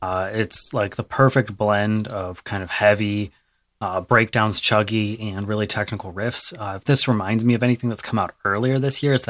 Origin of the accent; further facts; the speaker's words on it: Michigan, United States; I'm from Michigan. I can't help but hate on Ohio.